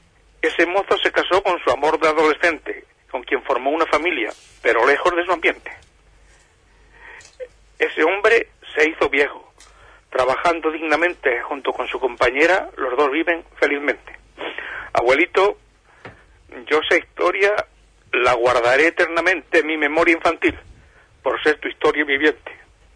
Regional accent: Andalusia, Spain; mi tierra, Andalucía, mi tierra

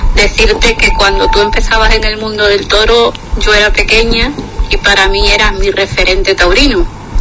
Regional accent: Almendralejo, Extremadura, Spain; Hola Luis … de Almendralejo, aficionada a práctica taurina, que trabaja en el archivo parroquial con don Rafael

